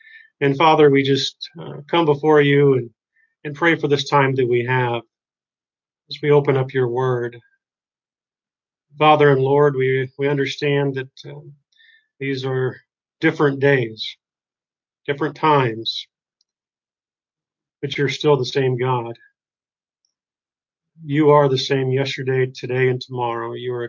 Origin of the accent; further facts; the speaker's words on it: St. Louis, Missouri, United States; Valerie and I are both from the Midwest, St. Louis, Missouri in particular.